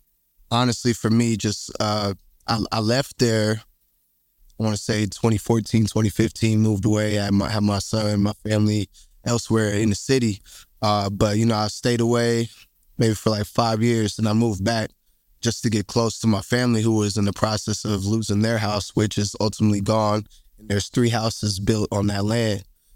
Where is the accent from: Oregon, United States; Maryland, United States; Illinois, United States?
Oregon, United States; Portland; I grew up across the street from George Park. I'm from St. John's, North Portland.